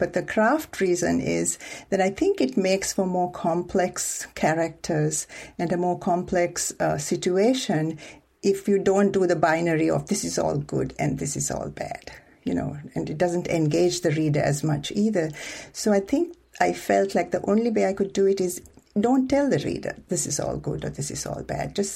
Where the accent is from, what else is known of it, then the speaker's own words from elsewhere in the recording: Sri Lanka; I was a Muslim. We are about 8% of the population in a Buddhist majority country.